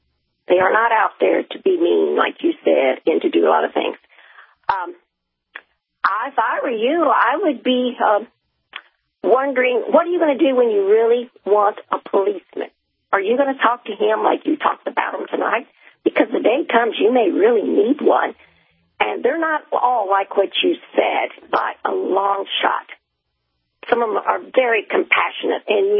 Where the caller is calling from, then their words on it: Kansas, United States; I'll just say southeast Kansas.